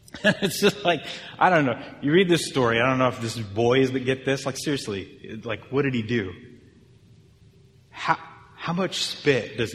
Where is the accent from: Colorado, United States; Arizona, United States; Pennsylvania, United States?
Arizona, United States; Mesa; Where I grew up in Arizona, in Mesa, all the parks, you have the city level streets, right?